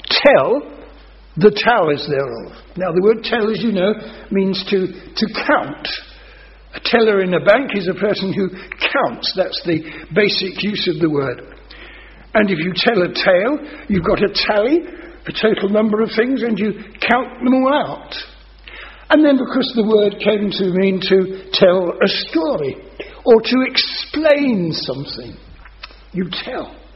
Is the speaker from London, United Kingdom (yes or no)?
yes; London, United Kingdom; I'm a Londoner, and I've had ministries in London.